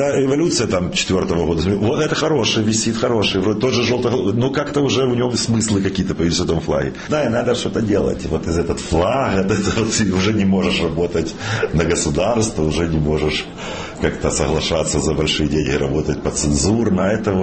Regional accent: Ukraine; Я осмотрелся повнимательно и понял, в общем, что я украинец.

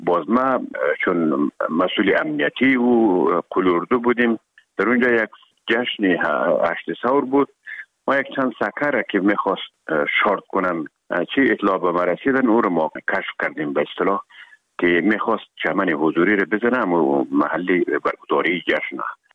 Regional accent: Herat, Afghanistan; مدتی که ما در کابل آمدیم، خوزمان از هرات که آمدیم به اکادمی نظامی

